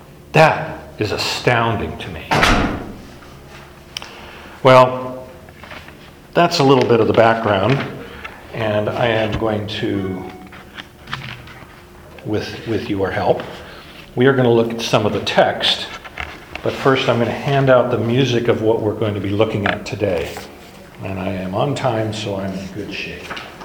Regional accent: United States; We're so American. We're so culturally wired to look for the good stuff.

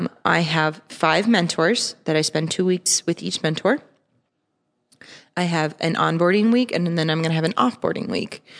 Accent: Colorado, United States; though I grew up in Colorado

